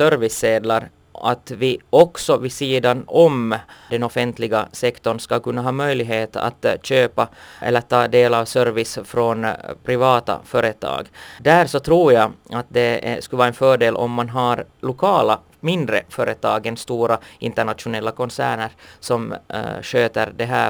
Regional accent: Malax, Ostrobothnia, Finland; där har jag väldigt goda erfarenheter från min hemkommun Malax

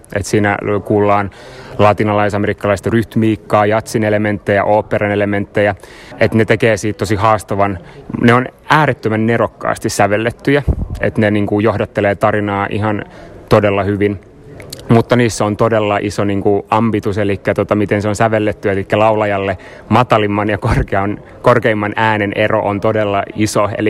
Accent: Kauhajoki, South Ostrobothnia, Finland; mä oon kotoisin Kauhajoelta, synnyin siellä unkarilaiseen perheeseen ja siellä sitten mä oon pääosin kasvanut. Meillä on ollut tosiaan semmoinen tausta, että Unkari oli tosi vahvasti läsnä perhe-elämää ja kieli ja kulttuuri.

